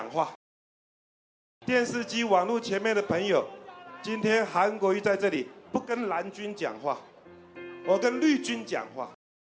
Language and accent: Chinese; Taiwan; 这三年来我们台湾人民的日子有更好过吗？